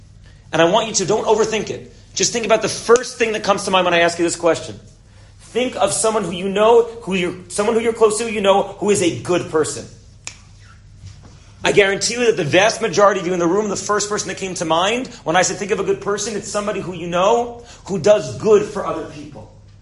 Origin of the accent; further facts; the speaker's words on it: Manhattan, New York, United States; so I grew up in Manhattan.